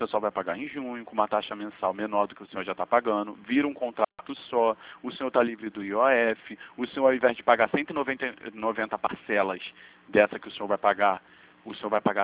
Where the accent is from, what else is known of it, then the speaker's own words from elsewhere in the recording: Rio de Janeiro, Brazil; eu sou do Rio de Janeiro.